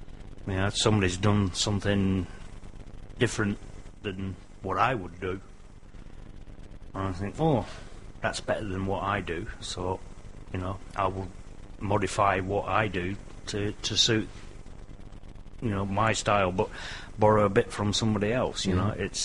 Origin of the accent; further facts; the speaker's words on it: England, United Kingdom; I mean, I'm English and I'm used to English style cuts of meat